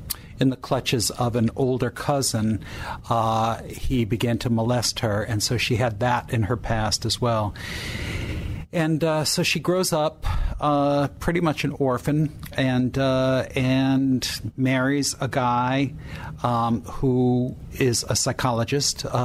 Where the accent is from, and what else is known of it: Norwich, Connecticut, United States; born or raised there